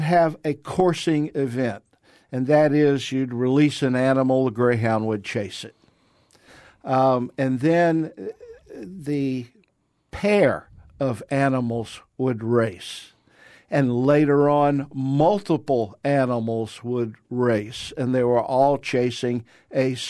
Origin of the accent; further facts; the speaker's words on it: Jacksonville, Florida, United States; Yeah, I grew up in Jacksonville, and the Kennel Club there